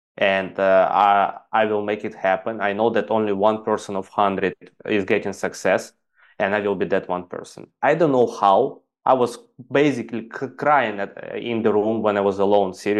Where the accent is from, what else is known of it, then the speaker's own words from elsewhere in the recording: Ukraine; English is a second language; moved away as an adult; also born or lived in Dubai; I'm basically from Ukraine and I went to Dubai to earn some